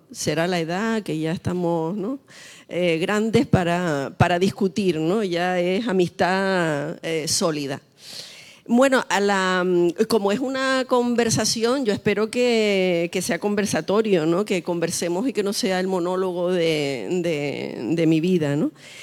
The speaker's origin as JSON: {"language": "Spanish", "town": "Las Palmas", "region": "Canary Islands", "country": "Spain", "said": "Yo llegué a la Universidad de La Laguna, yo soy de Las Palmas, aunque no se me note mucho ya. Yo llegué en el año 80 a estudiar historia"}